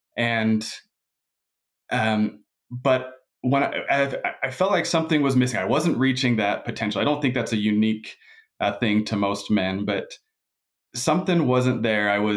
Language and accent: English; Riverton, Utah, United States; Born and raised in Riverton, Utah. Actually, both my wife and I grew up there.